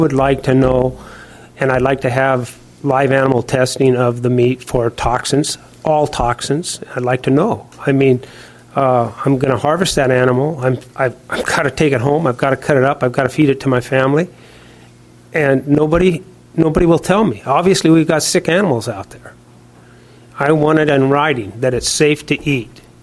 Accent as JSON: {"language": "English", "town": "Vancouver", "region": "Washington", "country": "United States", "said": "I'm from Vancouver, Washington."}